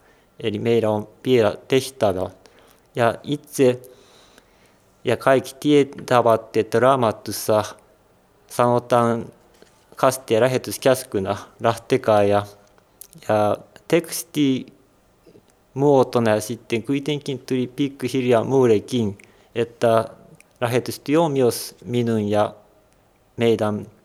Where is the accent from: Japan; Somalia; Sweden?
Japan; Finnish is a second language; Joo, minun ja sitten minun perheen paikka on Japani. Ja Japani on myös minun kotimaani.